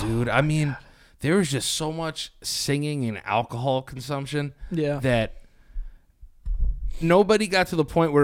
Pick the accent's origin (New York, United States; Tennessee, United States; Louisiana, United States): New York, United States; Like a part of me was like, we're from New York.